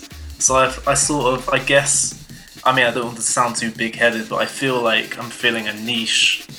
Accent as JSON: {"language": "English", "region": "London", "country": "United Kingdom", "said": "Well, obviously I come from London"}